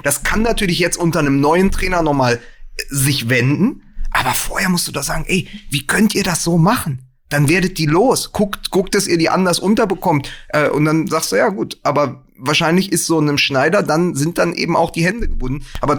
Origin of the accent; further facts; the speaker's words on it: Berlin, Germany; da bin ich natürlich als Berliner immer noch traurig